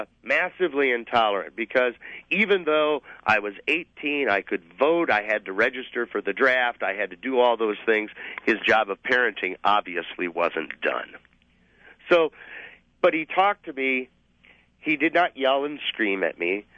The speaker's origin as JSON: {"language": "English", "town": "Detroit", "region": "Michigan", "country": "United States", "tie": "born or raised there", "said": "I grew up in the Detroit area."}